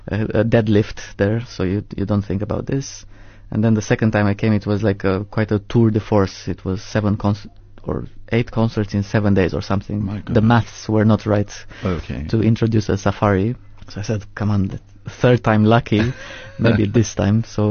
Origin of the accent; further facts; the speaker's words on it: Piatra Neamț, Neamț County, Romania; English is a second language; It's my hometown called Piatra Neamț. It's in the north, in the Carpathian Mountains, quite close to Ukraine, actually.